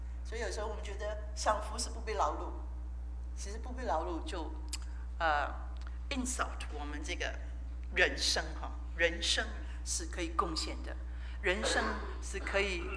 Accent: Hong Kong; 我从香港来哈

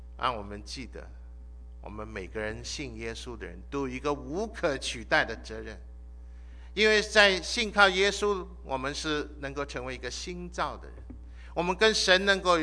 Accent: China; 我们中国人最欢喜介绍人家吃药

